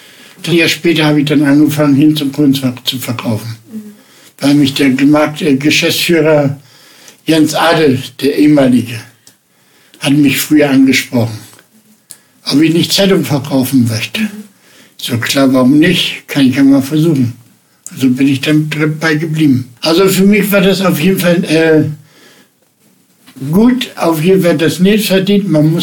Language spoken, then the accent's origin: German; Bremerhaven, Bremen, Germany; also born or lived in Rheda-Wiedenbrück; Ich komme aus, überwiegend aus Bremerhaven. Da bin ich auch aufgewachsen, geboren bin ich aber in Nordrhein-Westfalen, in Reda-Wiedenbrück. Bin bei meiner Mutter auf jeden Fall aufgewachsen.